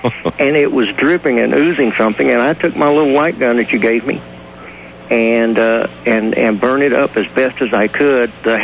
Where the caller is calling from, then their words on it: Globe, Arizona, United States; I'm calling from Globe, Arizona, but I'm listening from KKOB